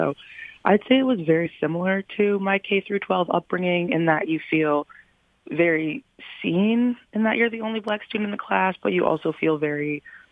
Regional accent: Troy, Michigan, United States; Yeah, well, for me personally, I'm from Troy, Michigan

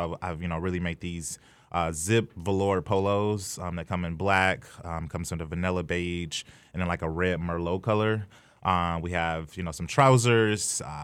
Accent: Midwest, United States; You know, so I'm from the Midwest in America

